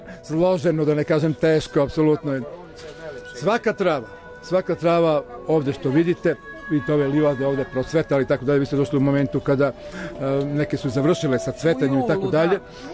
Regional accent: Aleksinac, Southern and Eastern Serbia, Serbia; Ne, ja sam iz Aleksinca, ali je moja supruga odavde

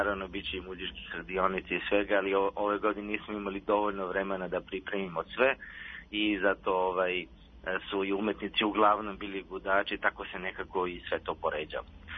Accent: Ćuprija, Šumadija and Western Serbia, Serbia; Inače, ja sam rodom iz Ćuprije.

